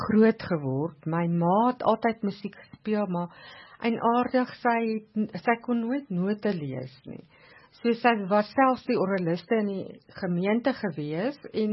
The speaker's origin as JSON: {"language": "Afrikaans", "town": "Swartwater", "region": "Limpopo", "country": "South Africa", "tie": "born or raised there", "said": "ek is gebore en het groot geword op 'n klein plekkie Swartwater, dit is op die Oos-Botswana grens. En ek was daar in die laerskool gewees ook en toe ek hoërskool Pietersburg toe"}